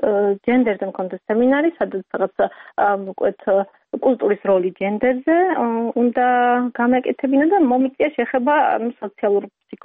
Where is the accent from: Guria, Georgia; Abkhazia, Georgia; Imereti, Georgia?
Imereti, Georgia; Khoni; moved away as an adult; also born or lived in Tbilisi; მე უკვე სკოლა დავამთავრე, ხონის რაიონში დავამთავრე სკოლა. შემდეგ წავედი თბილისში სასწავლებლად გერმანისტიკაზე.